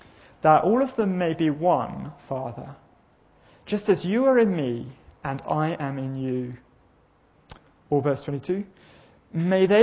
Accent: England, United Kingdom; And being English, we keep most people that we know outside of that sort of zone of really knowing us, out of our personal lives.

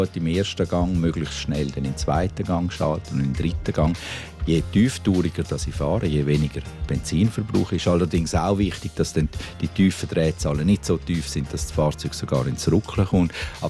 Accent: Switzerland; Bei uns in der Schweiz ist das vielleicht weniger

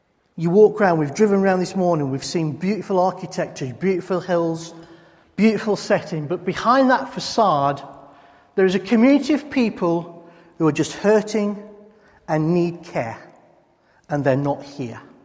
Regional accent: Yorkshire and the Humber, United Kingdom; So, being a Yorkshireman, I've got the gift of irritation

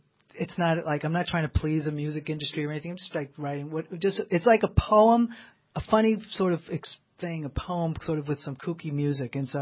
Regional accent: New York City, New York, United States; moved away; You know, I grew up in New York City, so I grew up on … all this great soul music and so forth

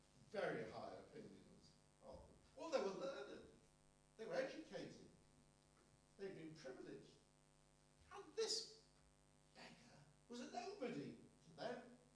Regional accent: Liverpool, North West England, United Kingdom; And when he knew I came from Liverpool, I think, oh, well, I can believe this fellow.

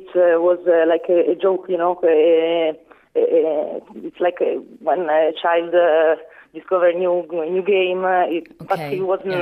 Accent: Novara, Piedmont, Italy; English is a second language; I came from Novara, and I was born in Novara, and I study in the Novara Conservatory.

